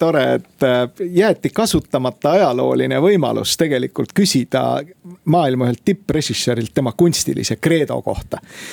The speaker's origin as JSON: {"language": "Estonian", "town": "Tartu", "region": "Tartu County", "country": "Estonia", "said": "Ka mina olen Tartust pärit."}